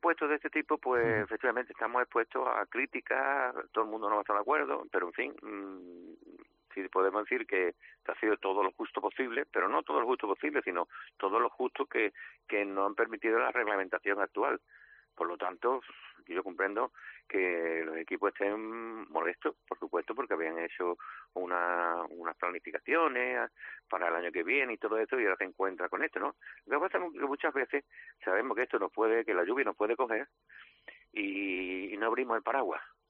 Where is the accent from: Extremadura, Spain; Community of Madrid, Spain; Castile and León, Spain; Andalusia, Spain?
Andalusia, Spain; Málaga; como malagueño